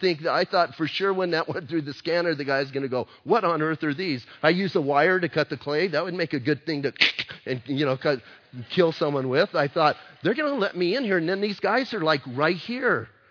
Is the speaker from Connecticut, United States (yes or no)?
no; Bisbee, Arizona, United States; Listen, I know I grew up in Bisbee, but I grew up in Bisbee during the mining times.